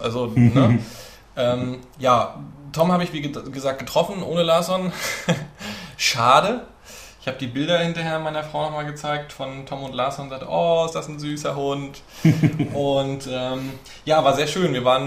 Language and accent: German; Mecklenburg-Vorpommern, Germany; Ja, also das ist was mit süß und deftig war bei uns in Mecklenburg